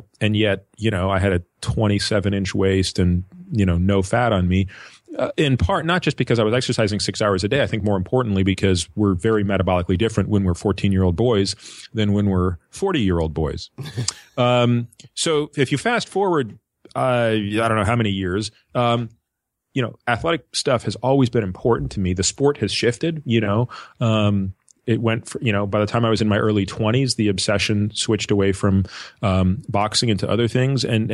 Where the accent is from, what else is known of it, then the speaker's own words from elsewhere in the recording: Canada; I grew up in Canada.